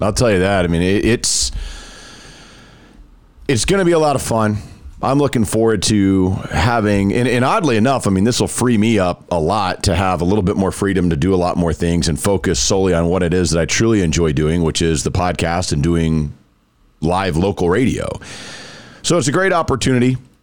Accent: Dallas-Fort Worth, Texas, United States; I'm from Dallas-Fort Worth.

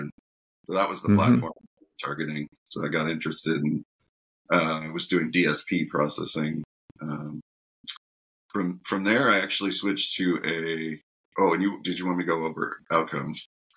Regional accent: California, United States; So I grew up in Silicon Valley, and my original like after school job as a kid was at a startup.

